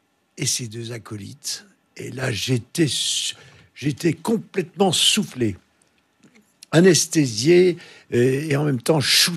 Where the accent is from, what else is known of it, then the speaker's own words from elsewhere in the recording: Périgny, Bourgogne-Franche-Comté, France; Périgny, un petit village, oui. Près de Lons-le-Saunier.